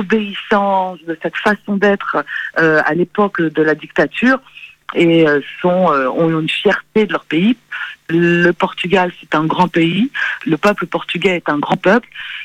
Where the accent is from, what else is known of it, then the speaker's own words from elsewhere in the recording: France; c'était le pays de mes racines, même si je suis d'une mère française et que j'ai grandi en France.